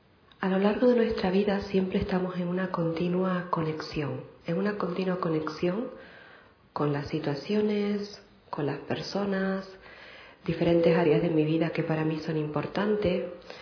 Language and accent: Spanish; Canary Islands, Spain; now in Barcelona, Spain; Originalmente soy de Canarias, con lo cual pido permiso para dar la conferencia en castellano, que me es mucho más fácil, entiendo bien el catalán, pero de momento no me he soltado hablarlo.